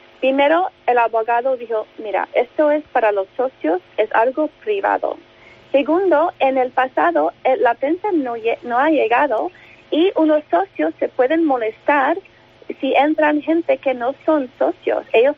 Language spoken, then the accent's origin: Spanish; Spain; La gente no entiende que esta es mi tierra. Yo tengo derecho de estar en España